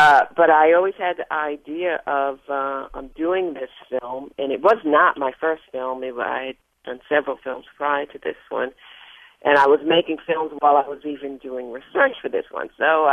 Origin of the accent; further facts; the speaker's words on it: New York City, New York, United States; so I heard the language or the dialect while I was growing up in New York City.